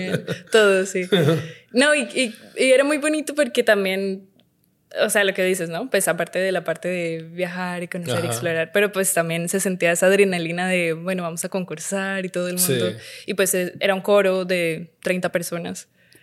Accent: Colombia; moved away; desde que salí de Colombia

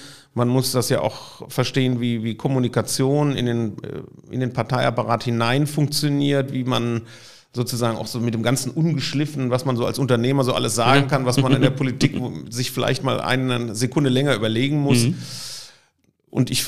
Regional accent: Cologne, North Rhine-Westphalia, Germany; Ja, also erstmal bin ich wirklich ein Urkölner, sozusagen geboren, aufgewachsen im Kölner Norden, in der Innenstadt groß geworden, mit Schule, FEG und Universität Köln, genau richtig Kölner Bildungskarriere.

